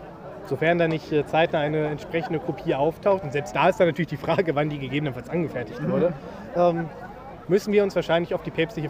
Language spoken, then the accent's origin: German; Hanover, Lower Saxony, Germany; Weil ich komme eben aus Hannover und da ist es eben klar.